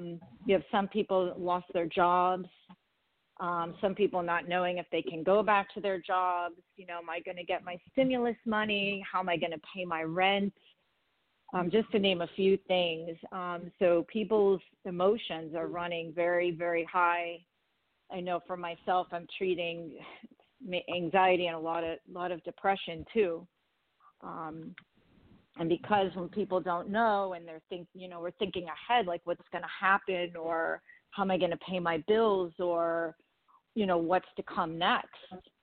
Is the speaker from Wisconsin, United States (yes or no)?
no; Cleveland, Ohio, United States; I'm originally from Ohio, from Cleveland.